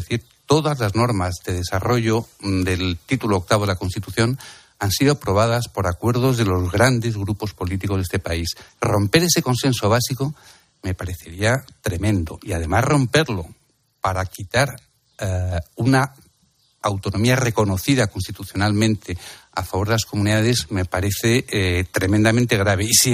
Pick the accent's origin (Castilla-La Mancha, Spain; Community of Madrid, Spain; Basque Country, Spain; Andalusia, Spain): Community of Madrid, Spain; Madrid; Yo he de decir que vivo en Madrid, soy madrileño, me gusta salir a cenar y fumo puros.